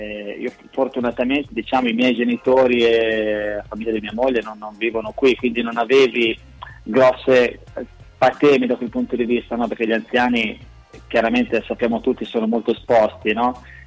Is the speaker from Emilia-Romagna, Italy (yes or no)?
yes; Emilia-Romagna, Italy; now in Bergamo, Italy; io non sono bergamasco, sono emiliano, ormai vivo qui però da 10 anni, quindi mi sento bergamasco d'adozione